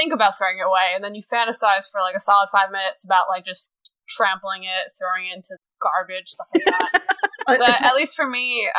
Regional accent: New York, United States; I'm sorry. I'm just person. I am from New York.

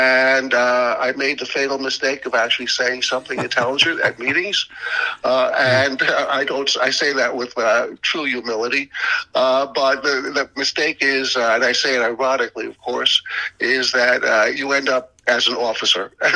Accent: New York, United States; I come from New York, and believe it or not, I was a registered independent while I was in New York.

